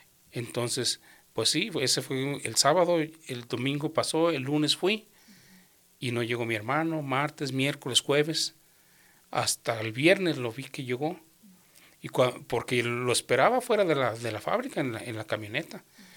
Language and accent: Spanish; Guadalajara, Jalisco, Mexico; Bueno, yo soy de Guadalajara, Jalisco, México.